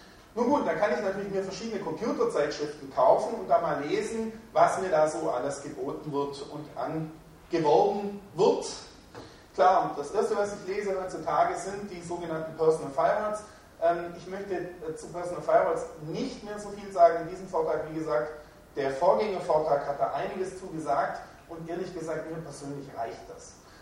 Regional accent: Swabia, Germany; ich bin Schwabe, Geburtsfehler, kann ich nicht mehr ändern

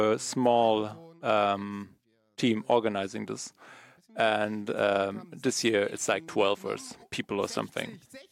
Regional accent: Switzerland; Hi, everyone. I'm from Switzerland.

